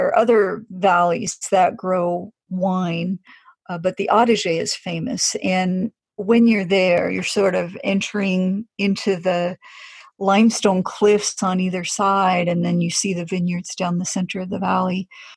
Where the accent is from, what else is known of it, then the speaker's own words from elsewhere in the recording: Colorado, United States; I didn't grow up where I'm living now. I grew up in Colorado.